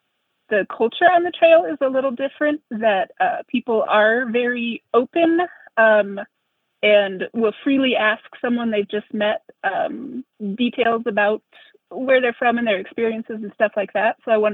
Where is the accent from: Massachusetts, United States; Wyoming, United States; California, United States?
Wyoming, United States; also born or lived in Nebraska; I was born in Nebraska, but I did grow up in Wyoming, yes.